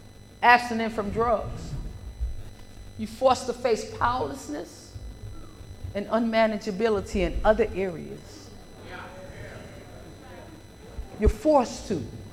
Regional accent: Buffalo, New York, United States; I'm a literature baby. I'm from Buffalo, New York.

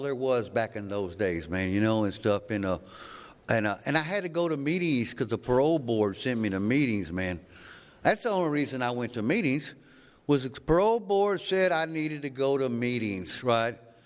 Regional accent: Houston, Texas, United States; I'm from Houston originally, but I didn't get clean in Houston, right? I got clean in East Texas, right?

